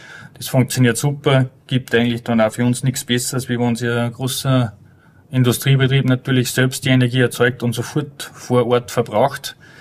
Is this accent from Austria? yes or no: yes; Upper Austria, Austria; zumindest bei uns in Oberösterreich, nicht immer so leicht